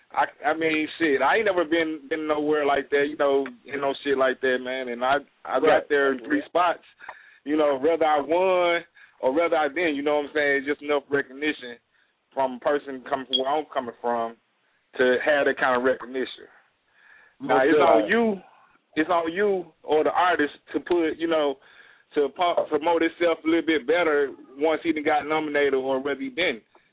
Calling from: St. Paul, Minnesota, United States; calling from St. Paul.

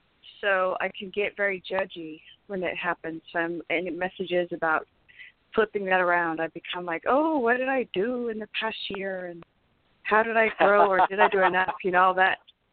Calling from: California, United States; Yes. And I'm calling from the Bay Area.

